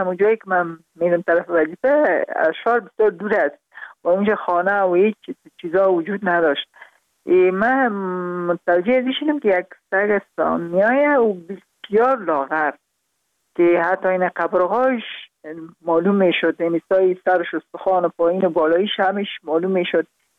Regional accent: Afghanistan; also born or lived in Kabul; برای من البته در خود شهر کابل به دنیا آمدیم، من از پروان هستم.

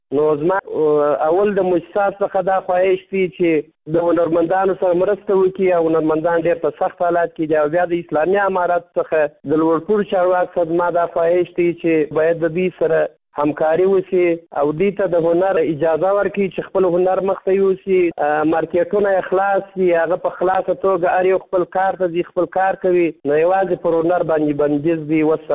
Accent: Kandahar, Afghanistan; زه د کندهار ولایت یو شوقي سندرغاړی یم.

